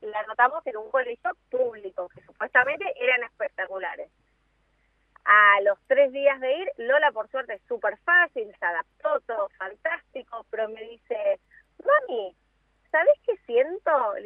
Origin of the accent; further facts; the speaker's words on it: Argentina; somos argentinos